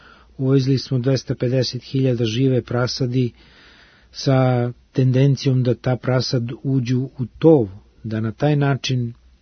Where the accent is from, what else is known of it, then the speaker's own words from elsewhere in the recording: Serbia; mi, ne zato što pričam i Srbije i kao Srbin, nego jednostavno mi smo lideri u toj proizvodnji